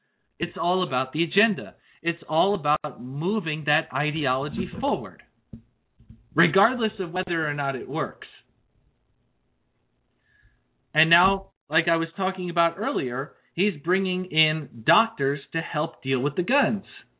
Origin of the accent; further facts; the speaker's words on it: New Jersey, United States; moved away as an adult; now in Virginia, United States; I live in Virginia. Now, I will admit I'm from New Jersey, but I developed some good sense and moved out of there as soon as I could. I haven't been back since.